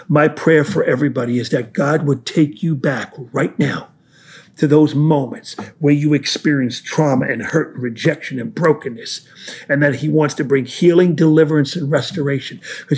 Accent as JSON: {"language": "English", "town": "Brooklyn", "region": "New York", "country": "United States", "said": "I'm from Brooklyn, okay? I'm getting ready to preach in Brooklyn, Sandy."}